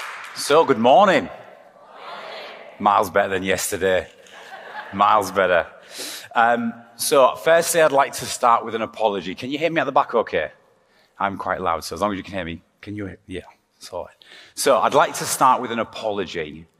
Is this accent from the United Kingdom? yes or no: yes; Hull, Yorkshire and the Humber, United Kingdom; am Hull born and bred, as you can probably tell by the accent. After a short time on Sutton Park, I grew up on Branscombe.